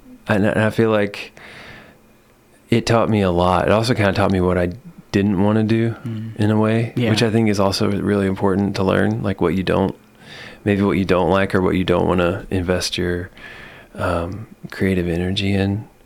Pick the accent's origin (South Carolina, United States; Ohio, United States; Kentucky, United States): Kentucky, United States; also born or lived in Elizabethtown; We moved when I was a kid up to Campbell County in northern Kentucky.